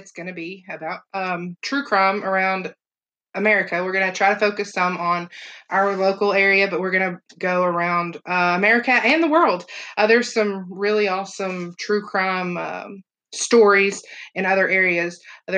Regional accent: Tri-Cities, Tennessee, United States; Actually, we're both from Tennessee. I'm from the Tri-Cities, but I moved to Knoxville to take a teaching job

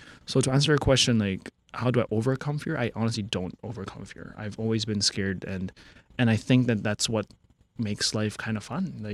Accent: Hong Kong; moved away as an adult; now in Philippines; growing up in Hong Kong, I'm comfortable.

